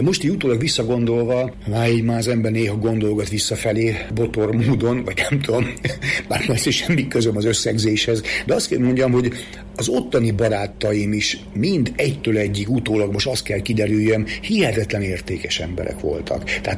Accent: Miskolc, Borsod-Abaúj-Zemplén, Hungary

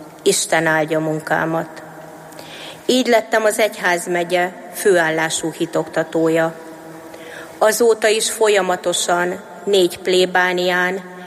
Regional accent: Eger, Heves, Hungary; born there; Itt Egerben születtem 1979-ben, és Városszón nevelkedtem egyszerű, munkásszülők gyermekeként. Kisgyermekkoromtól vallásosan, gyakorló keresztényként élek.

